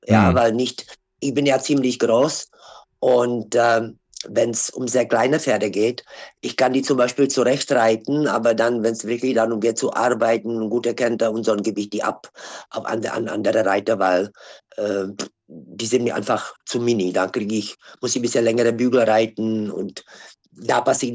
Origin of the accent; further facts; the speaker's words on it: Czechia; German is a second language; ich komme aus Bissl, Tschechien.